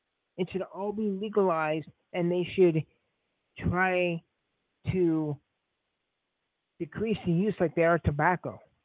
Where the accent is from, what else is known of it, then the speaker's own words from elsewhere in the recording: United States; I guess we're just, as an American people, frustrated.